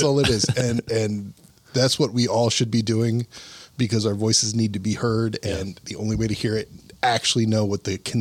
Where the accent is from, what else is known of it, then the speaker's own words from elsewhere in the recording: Crescent City, California, United States; also born or lived in Eureka; But I was born in Eureka, California. I grew up in a little fishing village just north of there called Crescent City, California.